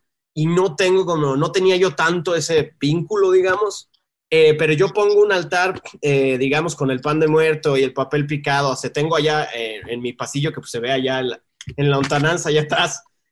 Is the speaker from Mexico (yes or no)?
yes; Mexico; quitarnos ese arraigo como mexicanos